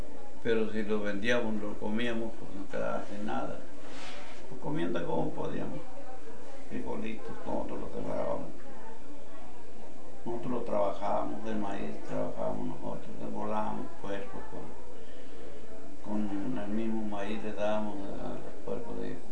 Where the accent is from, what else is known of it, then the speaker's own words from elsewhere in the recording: Macurí, Durango, Mexico; born there; Nací en Macurí, Durango, municipio de Tamazula, Durango.